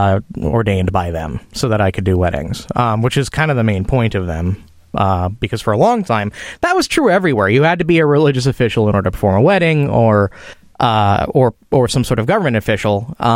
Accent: Chicago, Illinois, United States; It's keep in mind I'm from the Chicago area, and it's not called the Windy City because of the weather, even though it is pretty windy there.

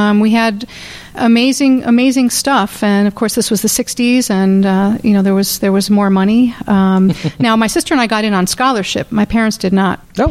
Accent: New York City, New York, United States; now in Chicago, United States; I grew up in New York City. My parents were both from Jewish families.

